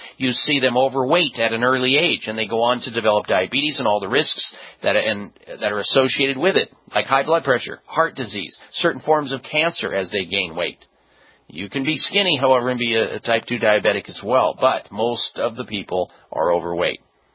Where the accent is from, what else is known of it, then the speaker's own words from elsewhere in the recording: Midwest, United States; Growing up in the Midwest, we ate meat 3 times a day.